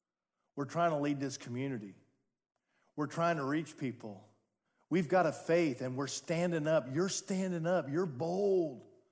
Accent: Seattle, Washington, United States; You know I'm from Seattle, right?

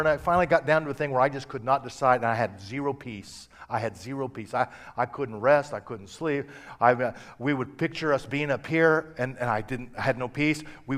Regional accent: Midwest, United States; now in Fresno, United States; I said, where and what is a Fresno? I was from the Midwest.

